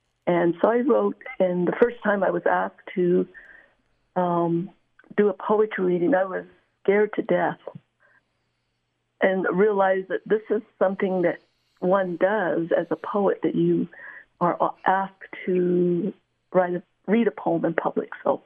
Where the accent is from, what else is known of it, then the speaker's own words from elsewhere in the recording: United States; first language Navajo; English is a second language; I was taught Navajo when I was growing up. It was actually my first language, but I didn't learn how to read it until many years later.